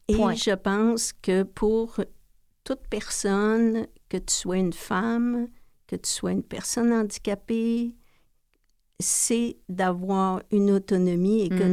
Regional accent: Trois-Rivières, Quebec, Canada; Là, on retournait chez nous. Je viens de Trois-Rivières. On retournait à Trois-Rivières.

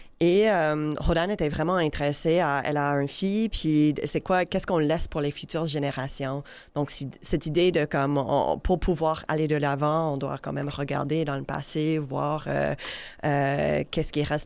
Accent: Canada; born there; en tant que minorité visible, mes parents qui viennent d'Afrique, mes ancêtres qui viennent de l'Inde, moi, je suis née au Canada.

